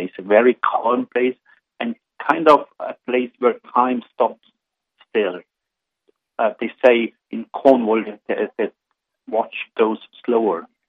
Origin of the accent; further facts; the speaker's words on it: Austria; First of all, I come from Austria, from the mountainous area, and for me, living by the sea was not that common or not that easy.